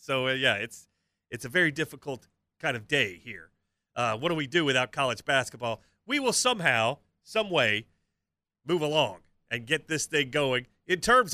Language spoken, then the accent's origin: English; Kentucky, United States; A lot of stories about this time of year, too, about growing up in Madison County